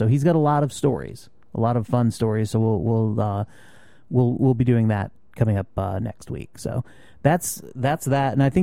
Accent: New England, United States; I mean, we're both from New England.

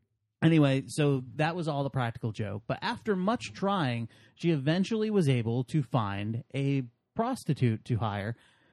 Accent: United States; I'm American sorry.

